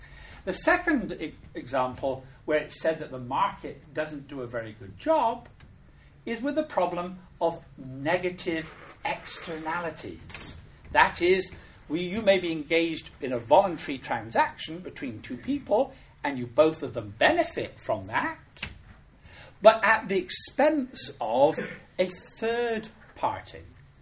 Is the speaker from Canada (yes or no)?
no; United Kingdom; accent: British; now in United States; I'm British. I'm very keen to keep my British accent because Americans think you're smarter than you really are. I'm British, but I live in the United States.